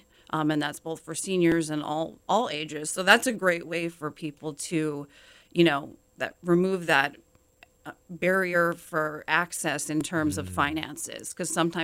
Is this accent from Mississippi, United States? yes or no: no; Alaska, United States; moved away as an adult; And had always wanted to live in Hawaii. I was born and raised in Alaska, so you can understand why.